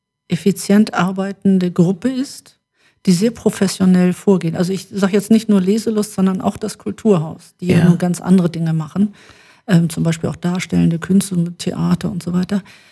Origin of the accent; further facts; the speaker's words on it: Hamburg, Germany; born there; now in Wewelsfleet, Germany; als ich von Hamburg, ich bin eigentlich gebürtige Hamburgerin, hier nach Wewelsfleet gezogen bin.